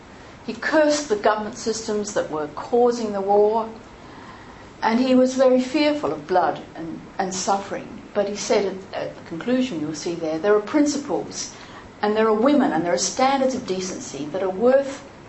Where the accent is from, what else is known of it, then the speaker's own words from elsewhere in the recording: Adelaide, South Australia, Australia; This was the church I was brought up in Flinders Street, Adelaide.